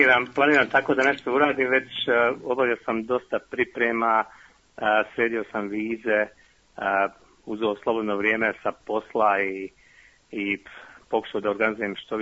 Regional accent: Vareš, Federation of Bosnia and Herzegovina, Bosnia & Herzegovina; moved away as an adult; also born or lived in Germany; now in Brisbane, Australia; Pa, rođen sam u Varešu 1967. godine i tamo sam živio sve do početka rata. Poslije toga sam otišao za Njemačku, živio u Njemačkoj 7 godina, poslije toga sam došao u Australiju i od 97. godine živim u Australiji tu.

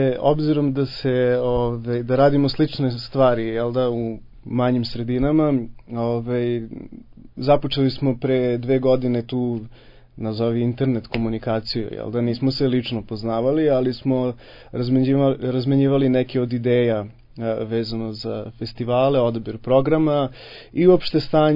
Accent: Pančevo, Vojvodina, Serbia; dolazim iz Pančeva, kao što ste rekli.

